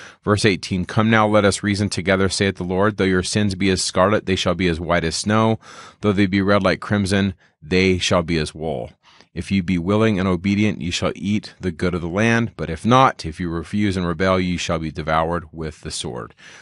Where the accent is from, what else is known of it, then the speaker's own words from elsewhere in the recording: California, United States; I grew up in California, and we saw some of these as workers would come in and work the harvest